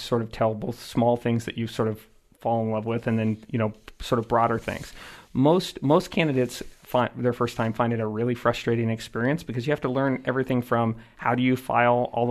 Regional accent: California, United States; When I grew up in California, I had a grandmother that was a social studies teacher

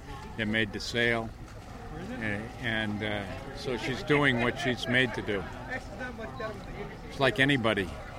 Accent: New Bedford, Massachusetts, United States; My hometown in New Bedford depended on it and lit the world.

